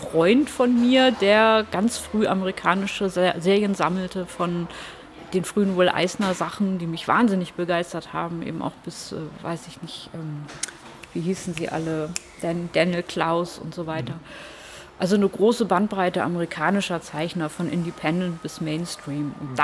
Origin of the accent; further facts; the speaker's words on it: Hamburg, Germany; ich komme aus Hamburg und will in New York Comics machen